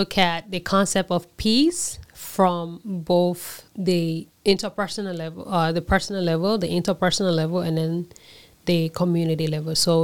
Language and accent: English; Liberia; moved away as an adult; now in Canada; I am from Liberia. I was born in the capital city in Liberia, and I was born during the Civil War.